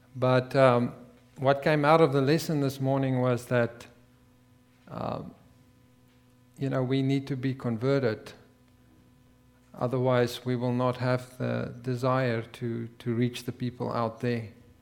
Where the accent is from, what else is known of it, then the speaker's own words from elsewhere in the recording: South Africa; moved away as an adult; And I'm from South Africa. I have moved here about a year ago. Yeah, I was a welding inspector back in South Africa, and I was born there